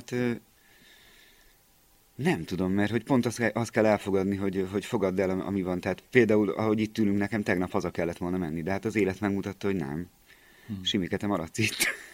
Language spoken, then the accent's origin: Hungarian; Hungary; én speciál kelet-európai vagyok, és azon belül magyar vagyok.